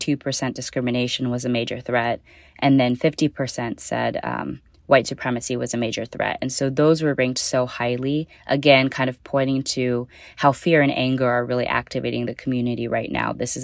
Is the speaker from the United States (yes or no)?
no; India; I'm Indian, for example, and whenever my family is asked, you know, how do you identify? We say Indian.